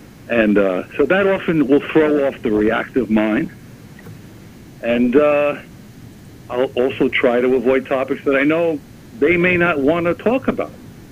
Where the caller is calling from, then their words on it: New York, United States; from Long Island.